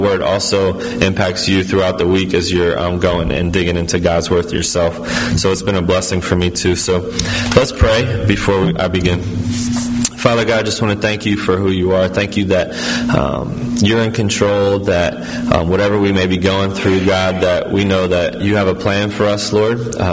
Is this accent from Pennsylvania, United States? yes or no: yes; Philadelphia, Pennsylvania, United States; now in Cheltenham, United States; I grew up in Northeast Philly, and now we live in Cheltenham, my wife and I.